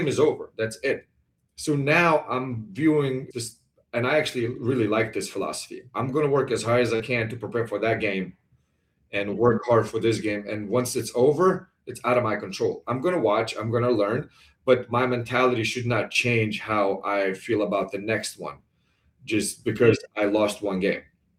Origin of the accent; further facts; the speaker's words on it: Lithuania; English is a second language; I played in Spain, I played in Lithuania, I grew up in Lithuania.